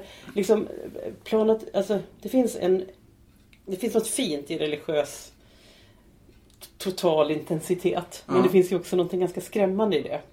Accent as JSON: {"language": "Swedish", "town": "Gothenburg", "region": "Västra Götaland County", "country": "Sweden", "said": "Men vi kom från Göteborg."}